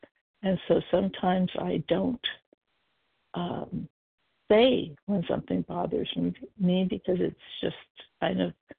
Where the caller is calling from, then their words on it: Portland, Oregon, United States; I'm calling from Portland, Oregon, and I'm a recovered compulsive eater.